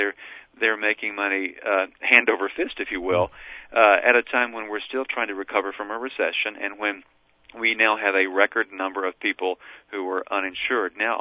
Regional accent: Tennessee, United States; Tennessee. It's a mountainous part of the state. It's in the southern Appalachians, and I picked up my hometown newspaper when I was visiting in July of 2007.

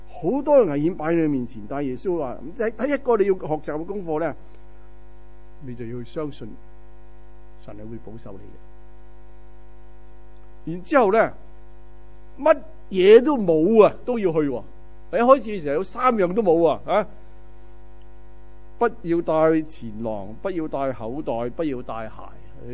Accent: China; 不过其实我哋中国人咧，我哋都应该明噶吓、啊。啊，小学嘅时候啊，读书都有读过啊。我谂你要喺国内出嚟先

